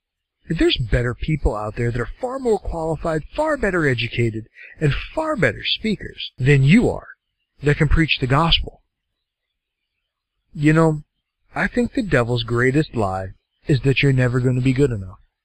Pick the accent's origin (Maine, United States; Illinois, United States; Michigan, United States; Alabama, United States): Maine, United States; But less than 3% of the people in my home state of Maine have a meaningful relationship with Jesus.